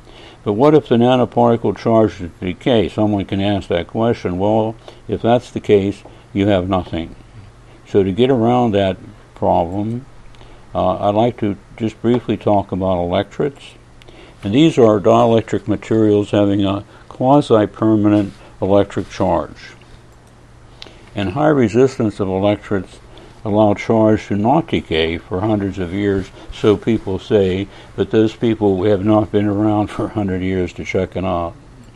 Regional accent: United States; now in Hong Kong; I'm an American living in Hong Kong

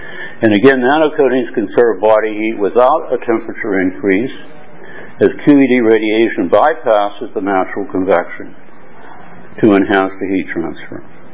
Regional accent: United States; now in Hong Kong; I'm an American living in Hong Kong.

